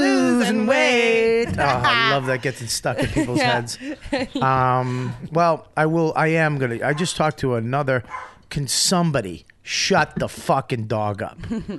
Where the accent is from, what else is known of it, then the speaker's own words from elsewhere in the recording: Boston, Massachusetts, United States; sorry. Yeah, but I'm from Boston. I had R's and S's.